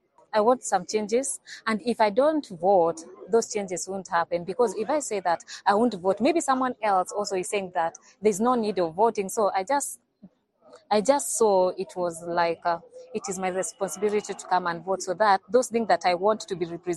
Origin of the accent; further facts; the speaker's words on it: Kisii, Kisii County, Kenya; The county that I'm coming from I'm coming from Kisii, you can see like most of the MPs have been there like for ages.